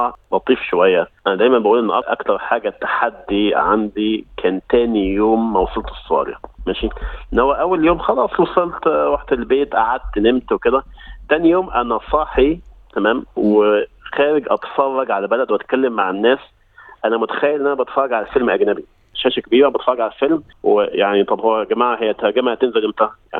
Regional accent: Egypt; moved away as an adult; also born or lived in Saudi Arabia; now in Australia; أنا من مصر هنا في أستراليا من حوالي 10 سنين. أنا طبعا شغلي كصيدلي، اتخرجت من جامعة القاهرة، بعد كده اشتغلت في مصر حوالي 2 سنين، بعد كده هو اتخرجت على المملكة العربية السعودية، قعدت هناك

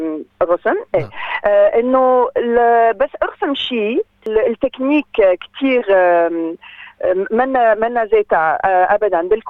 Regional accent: Lebanon; now in France; أنا لبنانية من فرنسا

